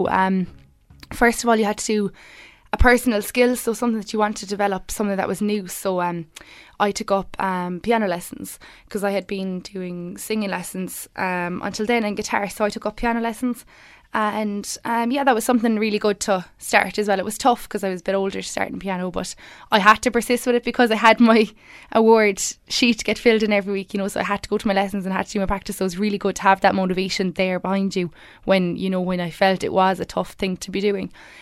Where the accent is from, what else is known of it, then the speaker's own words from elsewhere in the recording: Limerick, Munster, Ireland; I'm a third year BA in Mary I and I'm from Limerick. Originally I actually started off college in Cork